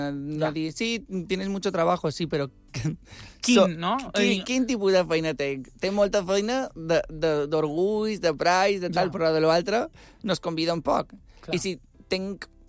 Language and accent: Catalan; Andratx, Balearic Islands, Spain; Soc d'Andratx i el nostre mallorquí tampoc és el millor del món.